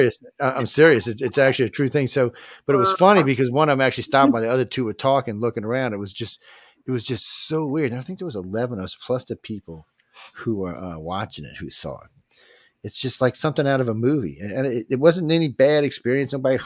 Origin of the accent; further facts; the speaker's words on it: New Orleans, Louisiana, United States; I'm from New Orleans. Trust me, there's some scary, hairy stuff down here when you go walking through the French Quarter at 2 o'clock in the morning, man.